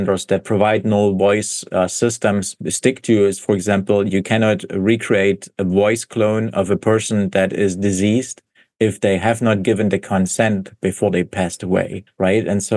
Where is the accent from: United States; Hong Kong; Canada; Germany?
Germany; I'm from Germany, right? So if you look here in Germany, they're always a little bit resistant, right, to some of that stuff.